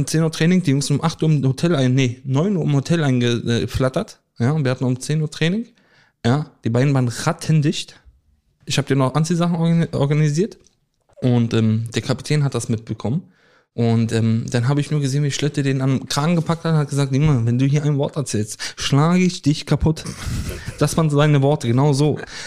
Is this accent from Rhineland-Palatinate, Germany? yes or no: no; Berlin, Germany; Ich bin in Berlin groß geworden